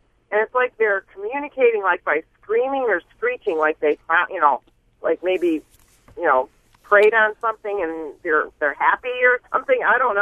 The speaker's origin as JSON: {"language": "English", "region": "Illinois", "country": "United States", "moved": "as an adult", "said": "We're actually from Illinois. We moved up here a couple years ago"}